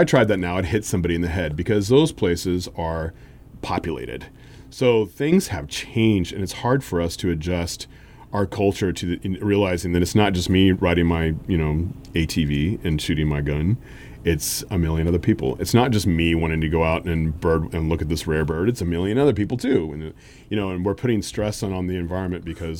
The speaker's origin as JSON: {"language": "English", "region": "California", "country": "United States", "tie": "born or raised there"}